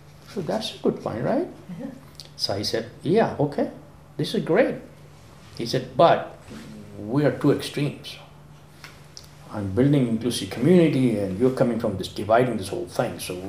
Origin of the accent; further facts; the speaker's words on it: Madison, Wisconsin, United States; You know, I'm from Madison, he's from Milwaukee.